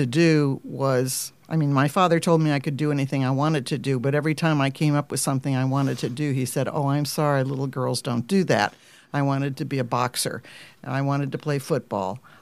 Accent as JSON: {"language": "English", "town": "Perry", "region": "Ohio", "country": "United States", "tie": "born or raised there", "said": "I grew up in Perry, Ohio, which was a population of about 900 and still is, I think, and was right on the shores of Lake Erie."}